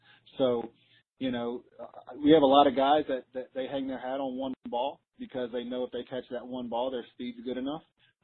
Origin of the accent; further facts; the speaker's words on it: Jacksonville, Florida, United States; I mean, I'm from Jacksonville, Florida. I live 15 minutes from Sawgrass, from TPC Sawgrass.